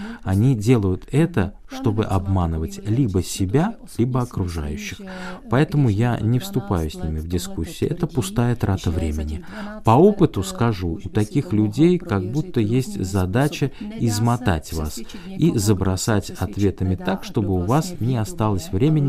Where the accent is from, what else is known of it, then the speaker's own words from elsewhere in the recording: eastern Slovakia, Slovakia; Я родом из Восточной Словакии, из русинско-украинской семьи. Украинский язык я учила с детства, окончила украинскую гимназию